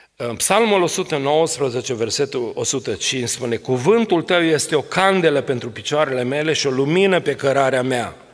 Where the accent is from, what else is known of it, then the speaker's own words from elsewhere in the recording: Arad, Arad County, Romania; Eu care eram din Arad